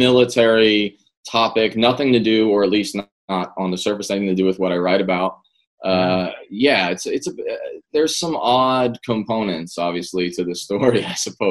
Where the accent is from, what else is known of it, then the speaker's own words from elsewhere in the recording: Staten Island, New York, United States; Staten Island, New York City, forgotten borough, Trump country. Very complicated place, but I grew up on the East Shore